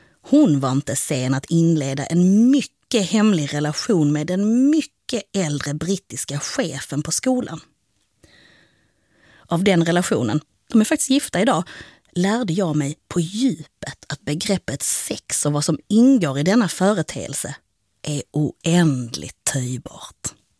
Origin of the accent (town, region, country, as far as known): Cairo, Cairo Governorate, Egypt; born or raised there; also born or lived in Höör